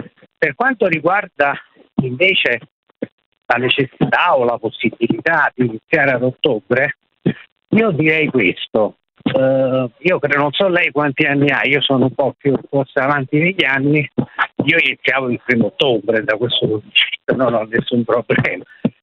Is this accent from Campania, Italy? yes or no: yes; Benevento, Campania, Italy; Sono da Benevento.